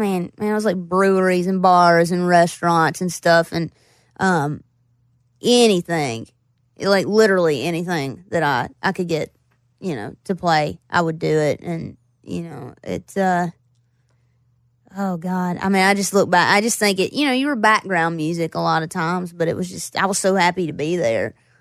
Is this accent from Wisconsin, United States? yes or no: no; Floyd, Virginia, United States; I grew up in Floyd, and then I moved to Roanoke, which is where I went to college. And then, you know, I moved out towards the Tri-Cities area.